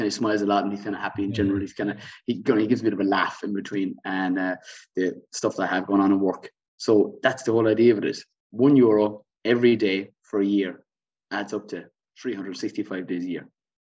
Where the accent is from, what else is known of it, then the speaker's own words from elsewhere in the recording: Waterford, Munster, Ireland; I'm small, I'm a country individual, I'm from Waterford.